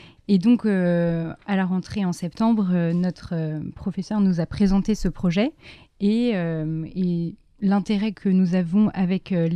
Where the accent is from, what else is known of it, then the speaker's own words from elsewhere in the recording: Paris, Île-de-France, France; Et voilà, on est parisienne, on prépare le concours.